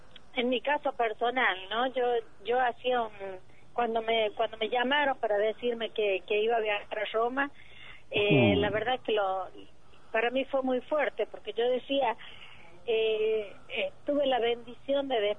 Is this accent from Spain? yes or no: no; Argentina; no solamente como argentina, sino también como cristiana, es un orgullo poder estar acá.